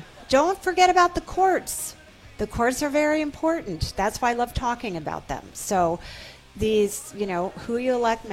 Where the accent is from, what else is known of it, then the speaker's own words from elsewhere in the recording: West Coast, United States; I've lived in a lot of places. I grew up on the West Coast, went to school on the East Coast, but been here most of my adult life.